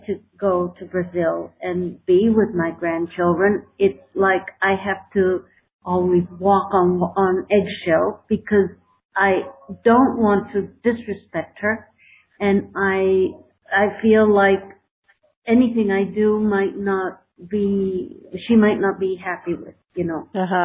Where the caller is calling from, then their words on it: Mexico; I'm calling from Mexico.